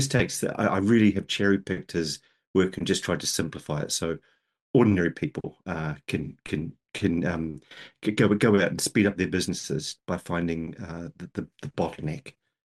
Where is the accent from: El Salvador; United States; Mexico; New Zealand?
New Zealand; Nelson; also born or lived in Scotland / Ireland; I live in New Zealand. I grew up in New Zealand, but I moved away in my 20s to live in Scotland and Ireland. So I learned a few more vowels when I did that.